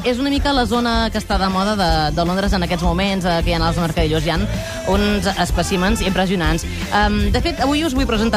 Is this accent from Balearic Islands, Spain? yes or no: no; Catalonia, Spain; Així som els catalans.